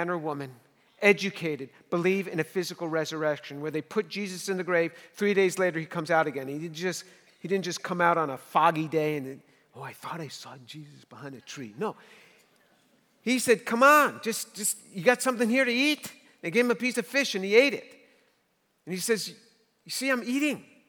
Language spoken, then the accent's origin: English; New York City, New York, United States; I'm a kid from New York City.